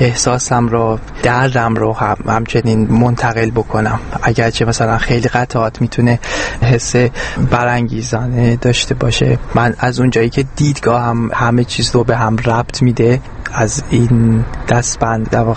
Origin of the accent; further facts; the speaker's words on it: Iran; به عنوان یه ایرانی